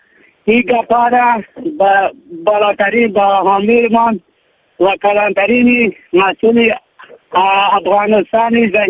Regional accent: Kishim, Badakhshan, Afghanistan; من از بدخشان هستم، ولسوالی کشم،

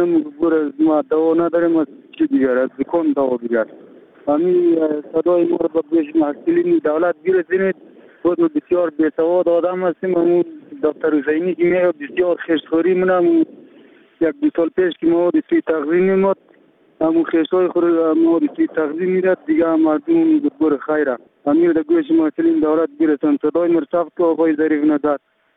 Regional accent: Samangan, Afghanistan; از ولایت سمنگان و ولسوالی رویداب قریه علاودین میباشم.

